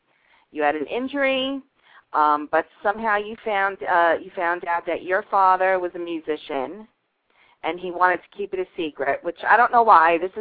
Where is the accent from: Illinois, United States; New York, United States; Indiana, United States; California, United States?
New York, United States; Yonkers; now in Florida, United States; And I live in Florida. So when I came up to New York, I'm from New York. I'm from Yonkers.